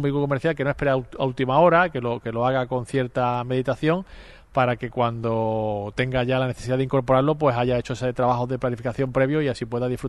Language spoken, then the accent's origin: Spanish; Spain; primero como español, y luego, evidentemente